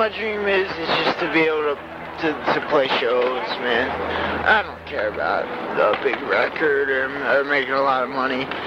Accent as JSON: {"language": "English", "town": "Philadelphia", "region": "Pennsylvania", "country": "United States", "lives_now": "New York City, United States", "said": "No, I'm from Philadelphia."}